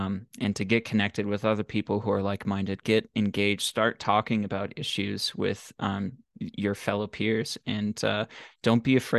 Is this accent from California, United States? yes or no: no; Colorado, United States; also born or lived in Virginia; So I love Virginia, but my home state of Colorado is also beautiful.